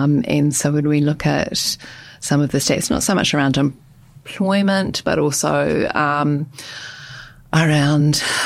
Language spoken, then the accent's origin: English; New Zealand; accent: New Zealand; I learned very quickly that actually my New Zealand accent was very thick.